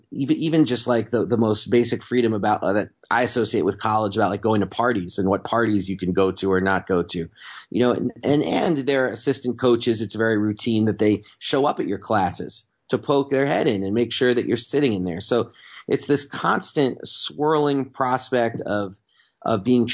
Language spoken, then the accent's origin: English; New York, United States; I'm from New York, so I'll talk about that all day.